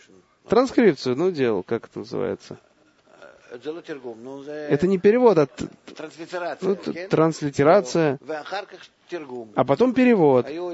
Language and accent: Russian; Russia; Я из России.